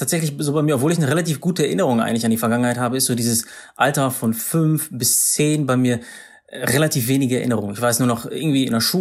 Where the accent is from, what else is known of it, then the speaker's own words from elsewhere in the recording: Paderborn, North Rhine-Westphalia, Germany; Ich bin in Paderborn aufgewachsen, also gar nicht so weit von dir.